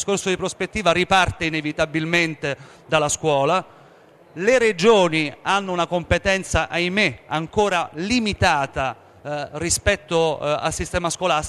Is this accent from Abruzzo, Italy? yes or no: yes; Abruzzo, Italy; lo abbiamo come abruzzesi tante volte evocato